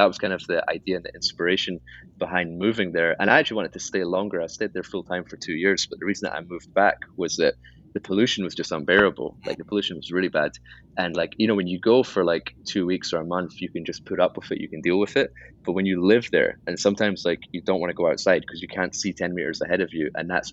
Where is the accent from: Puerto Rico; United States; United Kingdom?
United Kingdom; Edinburgh, Scotland; But then like my hometown is Edinburgh, Scotland, and I would come back to Edinburgh after a year or like after a few months